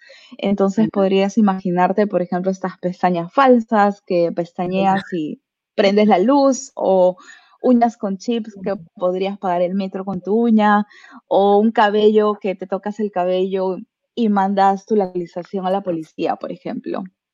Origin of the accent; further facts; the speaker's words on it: Lima, Peru; now in Davis, United States; Y para compartirles un poquito mi historia, yo soy de Lima, estudié en San Marcos, hice ingeniería de sistemas. Sí, somos samarquinas.